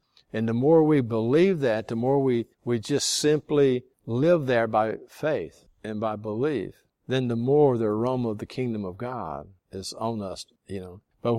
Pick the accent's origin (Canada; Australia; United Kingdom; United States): United States; they don't really touch me, you know, because I'm an American. I have a passport.